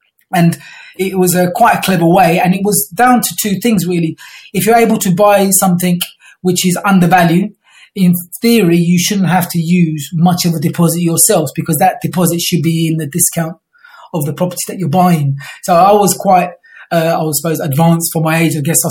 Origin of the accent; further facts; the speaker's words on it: London, United Kingdom; I grew up in South London and around Camberwell. I spent my first 20 years around there